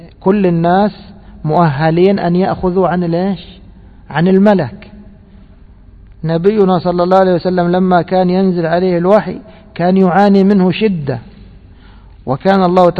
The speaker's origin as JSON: {"language": "Arabic", "country": "Egypt", "said": "احنا عندنا في مصر ايش يقولوا يا شيخ دكتور؟"}